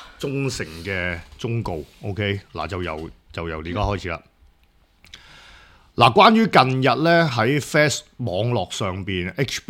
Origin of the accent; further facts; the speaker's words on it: Hong Kong; 你哋而家嘅政治鬥爭咧好激烈，我哋香港人咧係明白嘅。